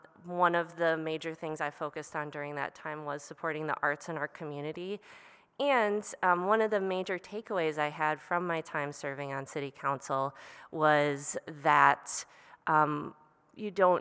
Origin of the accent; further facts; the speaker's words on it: Illinois, United States; moved away as an adult; now in Winona, United States; I am 37, I think. And I've been living in Winona for a total of about 14 or 15 years. I came here from the Chicago suburbs as a college student.